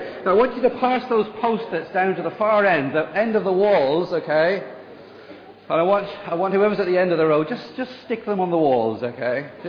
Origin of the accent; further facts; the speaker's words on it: Ireland; I always get it the wrong way around because I'm Irish